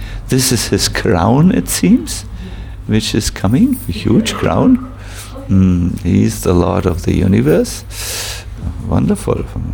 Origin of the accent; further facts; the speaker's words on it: Northern Germany, Germany; I said, "Not with me, I'm from North Germany, go somewhere else."